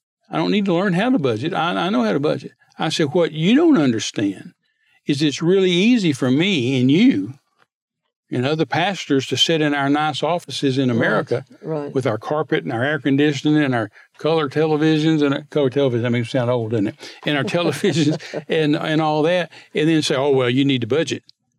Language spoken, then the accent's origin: English; Midland, Texas, United States; I was raised in Midland, Texas.